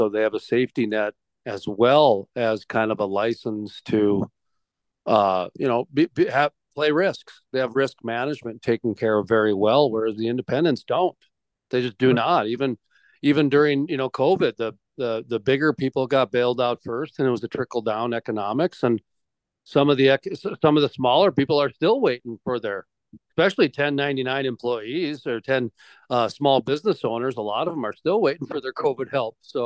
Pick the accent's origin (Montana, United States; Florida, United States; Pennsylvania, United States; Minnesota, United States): Minnesota, United States; I grew up in Minnesota.